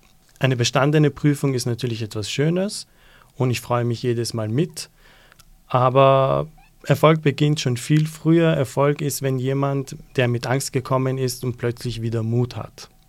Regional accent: Vienna, Austria; born there; Ich bin in Wien geboren mit iranischen Wurzeln und habe dadurch einfach von Anfang an mit zwei Kulturen, mit zwei Perspektiven und auch ein Stück weit mit zwei Welten zu tun gehabt.

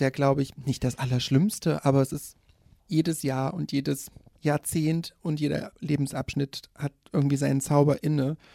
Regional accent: Leipzig, Saxony, Germany; Ja, ich bin ja eine waschechte Leipzigerin.

